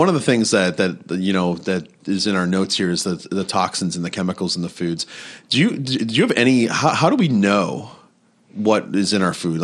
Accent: East Coast, United States; I grew up on the East Coast, and that's what we ate is white fish.

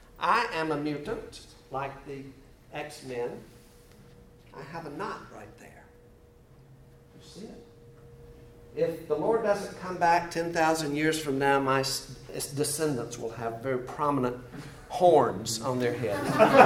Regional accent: the South, United States; I grew up in the South.

